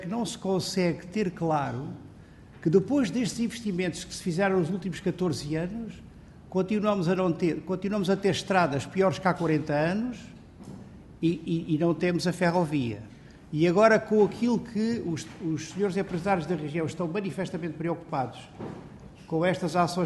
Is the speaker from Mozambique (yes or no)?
no; Alentejo, Portugal; Como alentejano e como português, eu gostava de sentir profundamente o que vai acontecer.